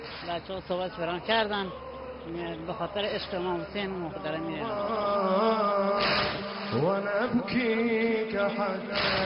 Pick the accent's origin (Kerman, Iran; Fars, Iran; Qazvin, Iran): Fars, Iran; Darab; ما هم از شیراز شهرستان داراب اومدیم